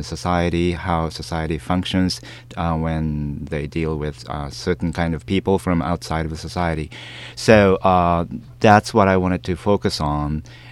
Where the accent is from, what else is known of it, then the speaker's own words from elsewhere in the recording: Oakland, California, United States; I'm from Oakland, California. Lots of crimes happening.